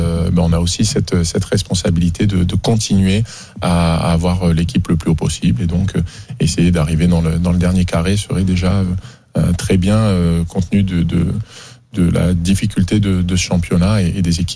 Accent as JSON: {"language": "French", "region": "Normandy", "country": "France", "said": "J'ai une petite gueule, moi je suis normand."}